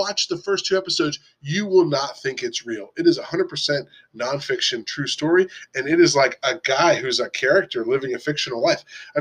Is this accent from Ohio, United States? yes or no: no; Atlanta, Georgia, United States; and I'm from Atlanta, and I love all the Atlanta teams. Go Hawks.